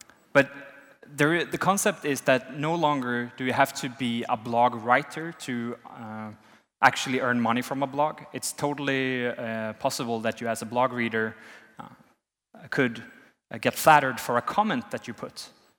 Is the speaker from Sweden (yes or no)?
yes; Sweden; English is a second language; I come from Sweden. We have a socialist background. We don't like classes in Sweden.